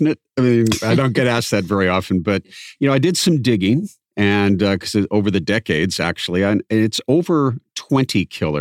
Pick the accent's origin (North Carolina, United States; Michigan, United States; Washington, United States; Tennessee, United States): Washington, United States; he's from my home state of Washington. In fact, this murder case was just about 8 miles from where I grew up.